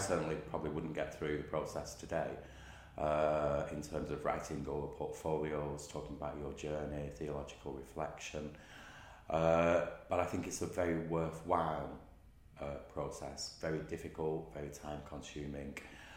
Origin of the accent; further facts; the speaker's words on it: United Kingdom; born there; because I'm British born, my name, it sounds very English, and that people would not always recognise that there was someone of colour in the room.